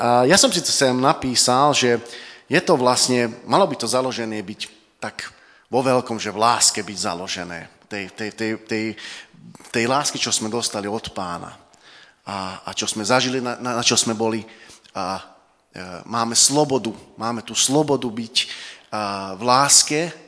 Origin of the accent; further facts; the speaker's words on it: Komárno, Nitra Region, Slovakia; now in Nové Zámky, Slovakia; ja som z Komárna a teraz sme sa presťahovali nedávno do Nových Zámok s mojou rodinou.